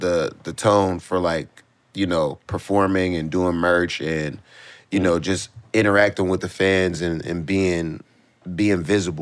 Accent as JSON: {"language": "English", "town": "Pittsburgh", "region": "Pennsylvania", "country": "United States", "tie": "born or raised there", "said": "And I think the gangster shit just comes as a necessity out there. It's hard growing up in Pittsburgh."}